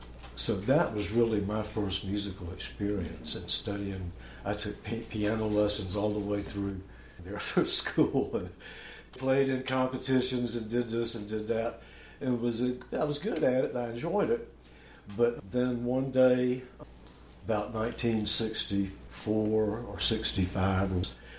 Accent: Savannah, Georgia, United States; My family's not from here, but I grew up in Savannah.

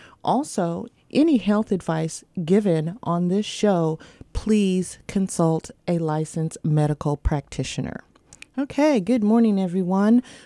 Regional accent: Illinois, United States; now in Atlanta, United States; I'm originally from Illinois, born, raised, and educated, moved to Atlanta in 1995, right before the Olympics started.

